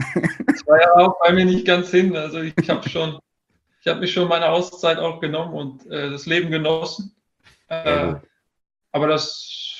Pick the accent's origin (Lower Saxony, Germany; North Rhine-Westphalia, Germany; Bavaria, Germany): North Rhine-Westphalia, Germany; Dortmund; ich bin mittlerweile schon 37, und ich komme aus der Nähe von Dortmund